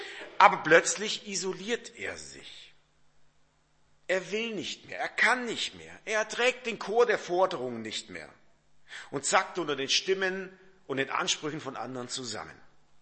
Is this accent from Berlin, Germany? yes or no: no; Baden-Württemberg, Germany; ich komme aus dem Schwabenland